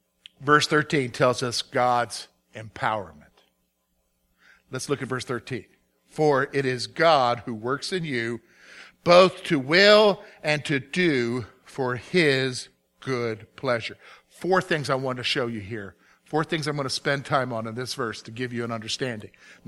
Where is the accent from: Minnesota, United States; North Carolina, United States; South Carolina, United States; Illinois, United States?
South Carolina, United States; Young …, growing up in South Carolina, doing something stupid at school or something stupid in the neighborhood